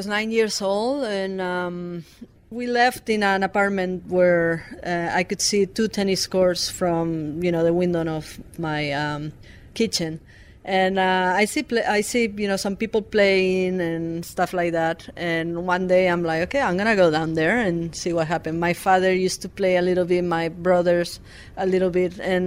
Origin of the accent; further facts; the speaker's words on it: Aragon, Spain; Not my hometown, but like my area, which is called Aragon.